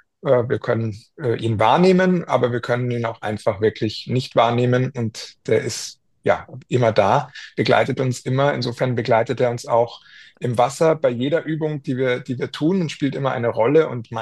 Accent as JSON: {"language": "German", "town": "Munich", "region": "Bavaria", "country": "Germany", "tie": "born there", "said": "meine Familie stammt tatsächlich aus Graz in Österreich, meine Eltern, und ich bin aber hier in München geboren."}